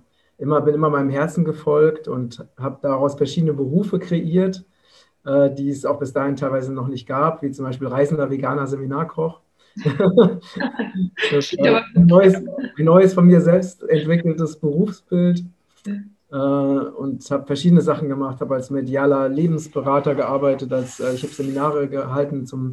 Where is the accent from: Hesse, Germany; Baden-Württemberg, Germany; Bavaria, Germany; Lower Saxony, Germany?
Hesse, Germany; im Vogelsberg, das ist meine Heimat in Hessen